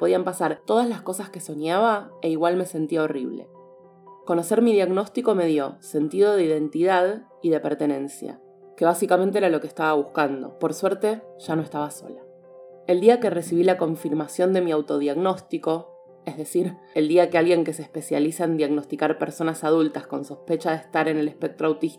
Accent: Argentina; soy una mujer cis, estoy en el espectro asexual, soy productora de podcast, soy argentina, soy rata en el horóscopo chino

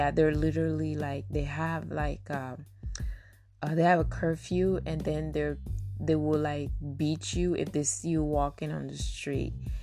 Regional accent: Lomé, Maritime, Togo; If you don't know, I am from West Africa. I was born and raised in a tiny little country called Togo, West Africa. And right now, the inhabitants of my of my city, Lomé, Togo

